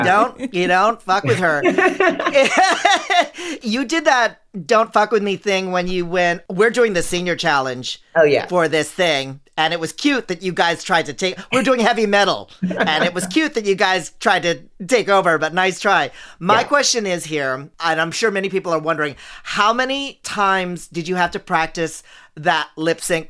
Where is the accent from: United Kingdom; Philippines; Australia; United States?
Philippines; I'm Asian. So I'm Filipino, so I believe in everything.